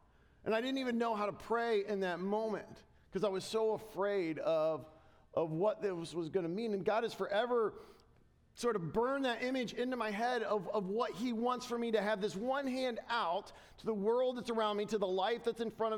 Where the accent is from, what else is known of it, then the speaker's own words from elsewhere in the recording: Dayton, Ohio, United States; And this doctor in Ohio, actually in my hometown in Dayton, had this ministry